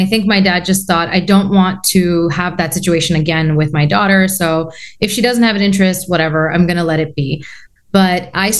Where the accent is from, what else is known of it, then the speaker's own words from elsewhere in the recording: Queens, New York, United States; now in Los Angeles, United States; I'm born and raised in New York, in Queens specifically. I currently live in Los Angeles